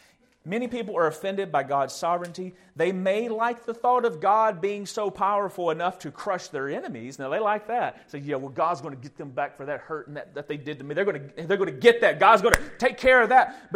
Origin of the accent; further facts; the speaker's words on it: Watertown, Tennessee, United States; Shop Springs or my hometown, Watertown, or maybe Brush Creek over in DeKalb County, I mean, or really Smith County.